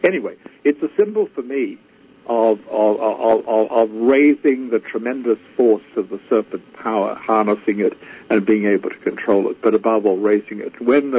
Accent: Australia; I guess because I grew up in Australia, or failed to grow up in Australia, which has more venomous snakes than any other country in the world

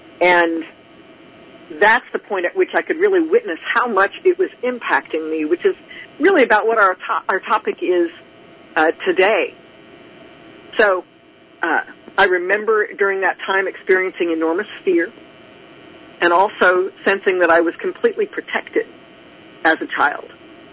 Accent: Albuquerque, New Mexico, United States; I grew up in Albuquerque, and in New Mexico, they have a lot of images

